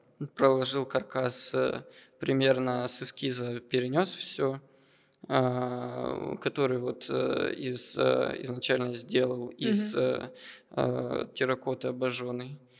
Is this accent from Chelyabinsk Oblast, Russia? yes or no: yes; Chelyabinsk, Chelyabinsk Oblast, Russia; Я, кстати, сам из Челябинска, поэтому это добывается недалеко от места, где я родился.